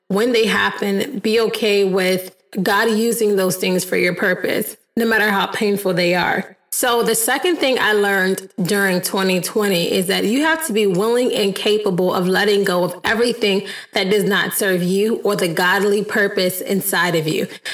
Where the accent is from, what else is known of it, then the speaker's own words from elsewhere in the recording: Midwest, United States; born there; I think some fun facts that people might not know about me is that I was born in the Midwest. So I'm not really an Eastern girl.